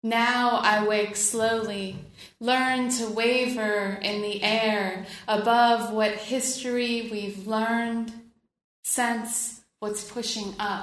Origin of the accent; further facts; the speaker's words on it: Sebastopol, California, United States; I grew up in Sebastopol, and from the time I was about, 5, 6 years old, I decided I wanted to write about Sebastopol